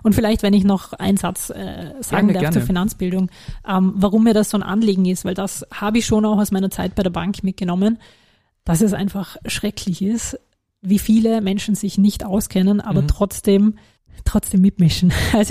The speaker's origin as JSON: {"language": "German", "region": "Vorarlberg", "country": "Austria", "said": "Als Vorarlbergerin nochmal mehr, aber grundsätzlich als Österreicherin"}